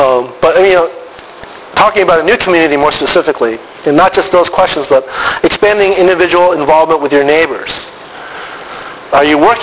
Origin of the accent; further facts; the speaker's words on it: Los Angeles, California, United States; The one glaring example I have is the church I grew up in Los Angeles. I grew up in a Christian Missionary Alliance church.